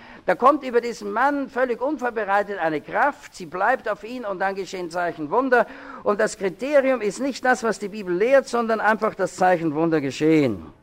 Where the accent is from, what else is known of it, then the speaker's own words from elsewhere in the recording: Vienna, Austria; weil ich bin ja Wiener und war auf einer sehr konservativen Hochschule